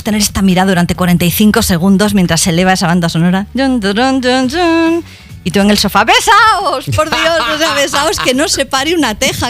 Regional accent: Basque Country, Spain; yo vengo del País Vasco encima de un colegio femenino

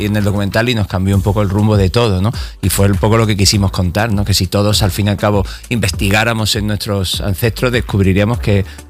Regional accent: Cádiz, Andalusia, Spain; Yo soy de Cádiz, con un apellido irlandés

